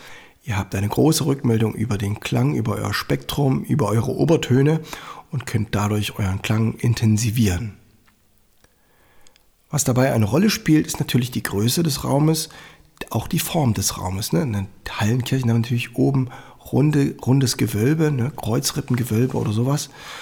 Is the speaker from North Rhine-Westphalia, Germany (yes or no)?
no; Annaberg-Buchholz, Saxony, Germany; in Annaberg-Buchholz, meiner Heimatstadt